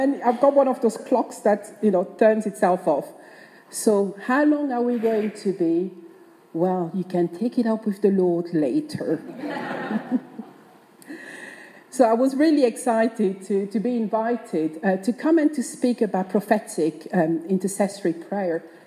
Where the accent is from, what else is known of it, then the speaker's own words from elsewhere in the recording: DR Congo; now in England; I was brought up and born in the Congo.